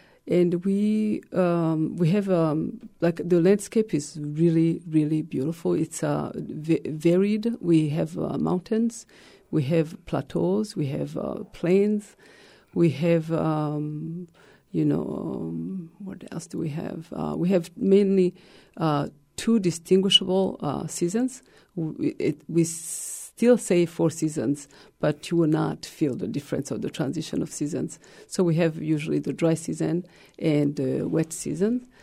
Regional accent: Gitega, Gitega Province, Burundi; was at some point the head of the art school in my hometown, Gitega.

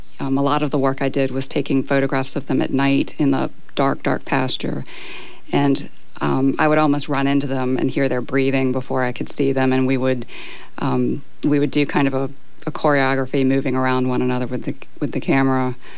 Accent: Georgia, United States; now in New Orleans, United States; I grew up in Georgia, mm-hmm. but I've been living in New Orleans since 2002.

